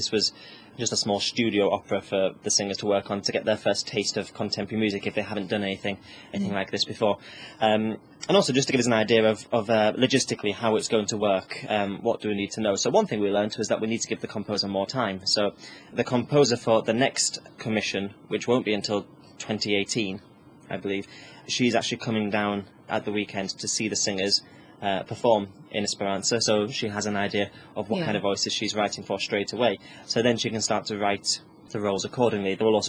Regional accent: Hull, Yorkshire and the Humber, United Kingdom; I used to say, I'm from Yorkshire.

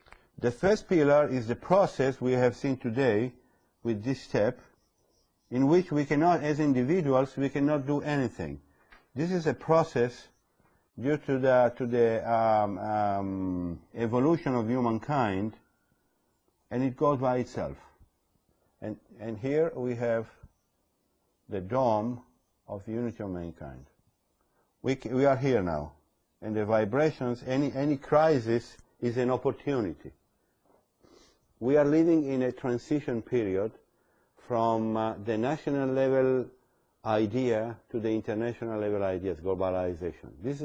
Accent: Italy; English is a second language; my passport is Italian, I'm an Italian citizen

